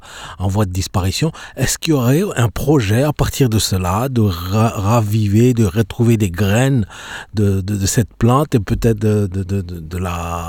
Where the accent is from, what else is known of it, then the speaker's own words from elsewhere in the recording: Rwanda; moi je regarde par exemple dans mon pays natal, au Rwanda